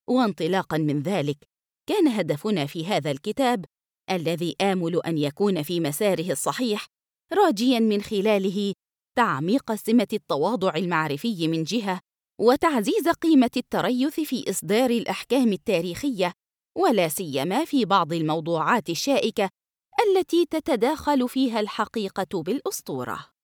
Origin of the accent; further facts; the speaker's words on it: Jeddah, Makkah Province, Saudi Arabia; والمحبة لوطني ومدينتي جدة